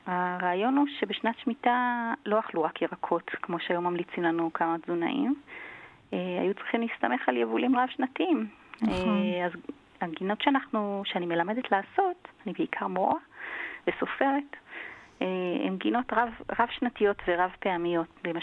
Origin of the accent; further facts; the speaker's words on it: Motza, Jerusalem District, Israel; born there; איפה נולדתי? נולדתי במוצא.